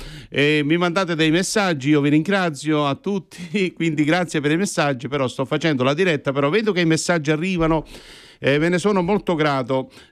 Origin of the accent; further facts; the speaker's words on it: Campania, Italy; io sono campano e me ne vanto